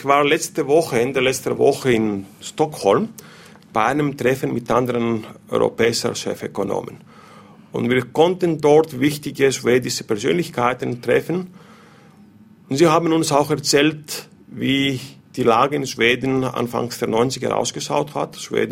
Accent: Greece; Als Grieche bin ich schon zuversichtlich, als Ökonom etwas weniger.

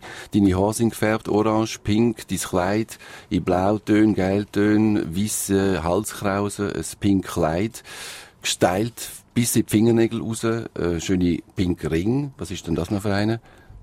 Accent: Switzerland

